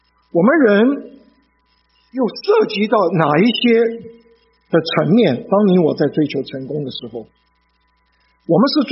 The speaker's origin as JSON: {"language": "Chinese", "country": "China", "moved": "yes", "said": "我们中国人好不容易离开中国来到北美这个地方"}